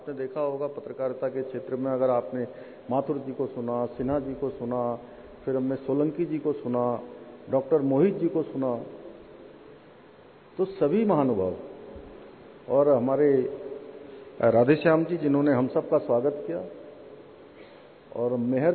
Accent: Uttarakhand, India; मैं उत्तराखंड राज्य से आता हूं और उत्तराखंड राज्य जिसको देवों की भूमि कहा जाता है

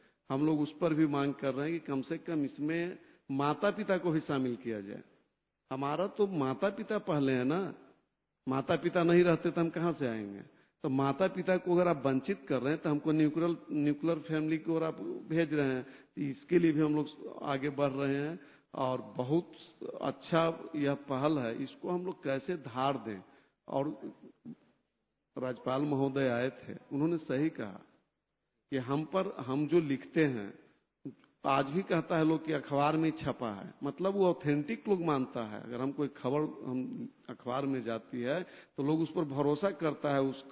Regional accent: Bihar, India; और हमारे यहाँ बिहार में तो 80 साल में

